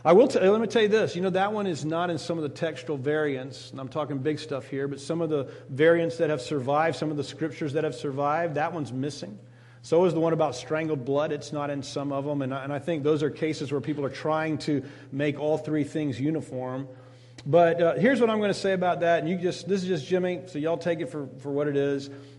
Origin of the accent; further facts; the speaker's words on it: Uruguay; When I grew up in Uruguay, and in Uruguay they had a sausage that was nothing but dried blood.